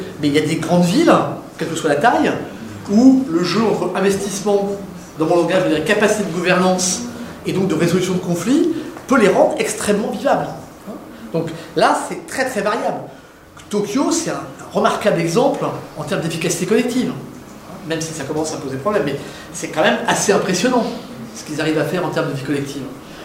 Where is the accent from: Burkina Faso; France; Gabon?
France; Saint-Brieuc, Brittany; moi, je viens de Saint-Brieuc, pas de problème, c'est important, Saint-Brieuc.